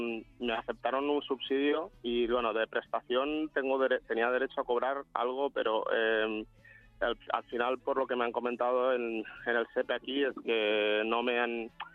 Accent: Tarragona, Catalonia, Spain; yo soy de aquí de Tarragona, estoy en Comunidad Autónoma en Cataluña.

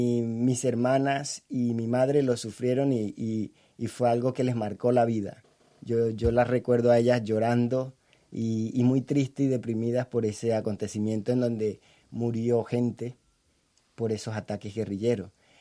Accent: Aguas Blancas, Cesar, Colombia; Sí, es mi tierra. Nací en ese pueblo de 7.000 habitantes, un pueblo muy humilde al norte de Colombia. Es de la capital del Cesar, ¿no? Cerca de la ciudad de Valledupar. Y bueno, es un pueblo muy humilde, de gente, digamos, sin posibilidades, sin oportunidades

